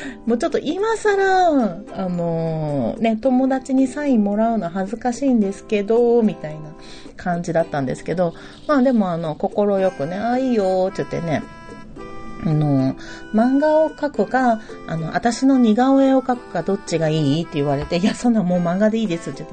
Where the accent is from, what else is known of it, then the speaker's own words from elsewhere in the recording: Nara, Japan; まあ、奈良なんだけれども、まあ、母が京都で育ったりとかしたっていうことがあって、親戚も京都が多いんですけどね。